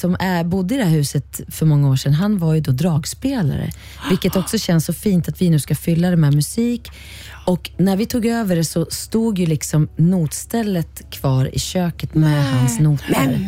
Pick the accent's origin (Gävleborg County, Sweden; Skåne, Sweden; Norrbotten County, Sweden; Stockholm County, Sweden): Gävleborg County, Sweden; Kilafors; Vi köpte ett dödsbo förra sommaren utanför Kilafors, där jag kommer ifrån.